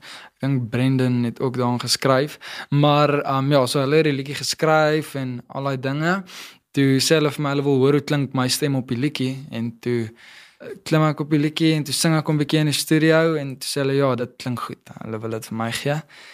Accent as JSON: {"language": "Afrikaans", "town": "Randfontein", "region": "Gauteng", "country": "South Africa", "tie": "born or raised there", "also_born_or_lived": "Pretoria", "said": "Ek is gebore in Pretoria, ek het groot geword in Randfontein, toe is ek hoërskoolloopbaan, is ek in Krugersdorp, hoërskool Krugersdorp Noord gewees"}